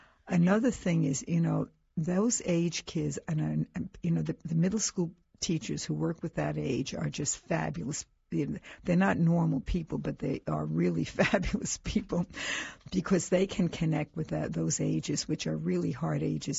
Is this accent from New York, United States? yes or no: yes; New York City, New York, United States; it used to be a big name when I grew up in New York City.